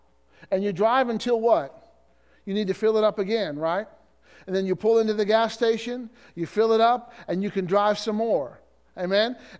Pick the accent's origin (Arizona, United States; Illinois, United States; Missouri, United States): Illinois, United States; By my house growing up in Illinois, there were three or four truck stops within 5 or 6 miles of each other.